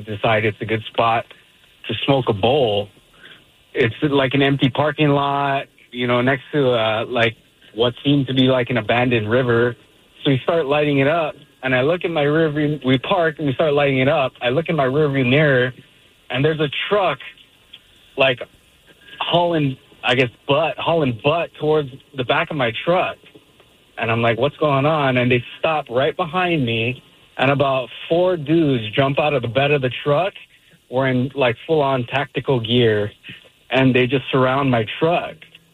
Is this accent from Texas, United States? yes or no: no; Hawaii, United States; So back maybe about 15 years ago, I grew up in Hawaii.